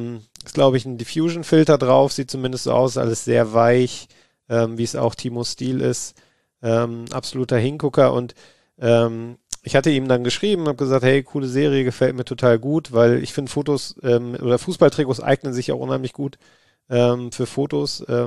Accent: Essen, North Rhine-Westphalia, Germany; Ich bin ja in Essen groß geworden und ziemlich zentral gelebt damals.

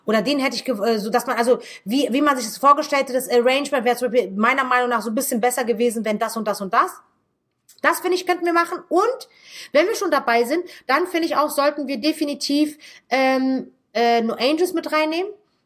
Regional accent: Italy; Ich bin Italienerin

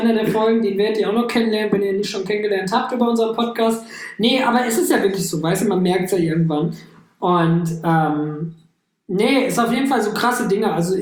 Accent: Düsseldorf, North Rhine-Westphalia, Germany; Ich komme aus Düsseldorf

